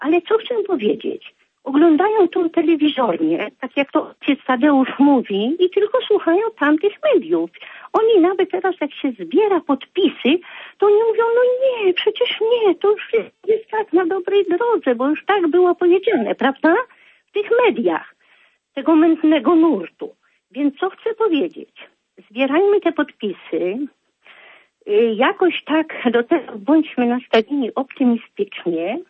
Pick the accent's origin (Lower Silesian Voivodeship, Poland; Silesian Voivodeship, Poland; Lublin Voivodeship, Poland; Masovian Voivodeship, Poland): Lublin Voivodeship, Poland; Chełm; bo ja jestem z okolic Chełma